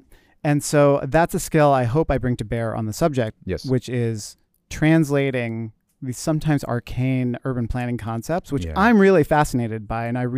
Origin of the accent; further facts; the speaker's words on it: United States; I think as an American, if you think of like top two or three places you're going to come in Italy, it's usually Rome